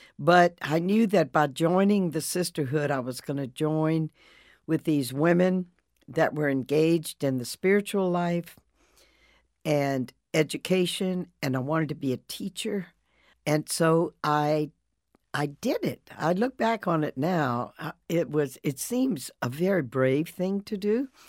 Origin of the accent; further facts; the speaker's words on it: Louisiana, United States; Young Catholic child growing up in Louisiana, going to Catholic schools, pretty much being in the suburbs.